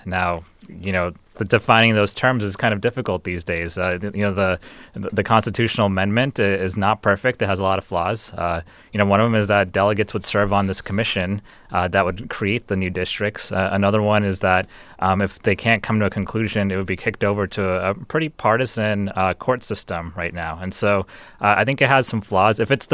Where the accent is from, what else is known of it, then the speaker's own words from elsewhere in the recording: Houston, Texas, United States; That was in Houston, Texas.